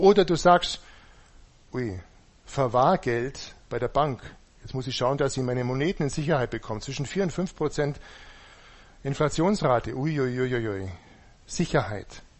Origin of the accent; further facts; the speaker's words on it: Buxheim, Bavaria, Germany; Ich bin ja in Buxheim aufgewachsen.